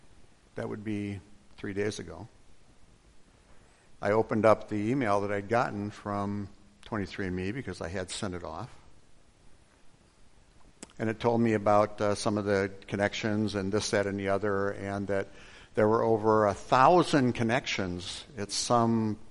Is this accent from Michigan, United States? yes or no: yes; Detroit, Michigan, United States; born there; also born or lived in Illinois; I was born in Mary Crittenden Home for Unwed Mothers in Detroit in 1950.